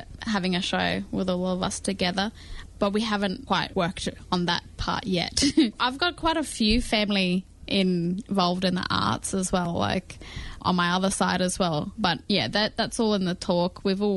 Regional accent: Adelaide, South Australia, Australia; I was with them the whole entire time I grew up in Adelaide, so.

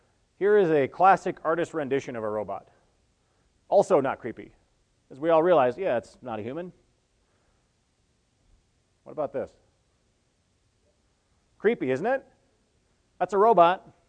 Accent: Minnesota, United States; I come from Minnesota.

